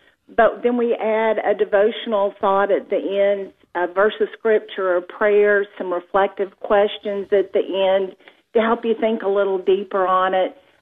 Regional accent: the South, United States; And we're both from the South, so it seemed like a natural place for us.

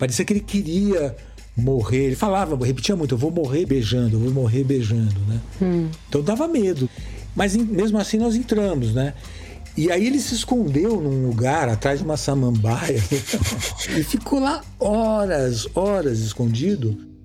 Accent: São Paulo, Brazil; also born or lived in Rio de Janeiro; E como paulista também, que depois morei muitos anos no Rio, tenho adoração pelo Rio.

